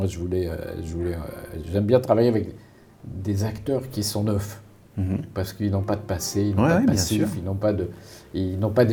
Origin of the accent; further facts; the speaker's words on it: Morocco; Moi, je viens du Maroc, du tribu berbère juive.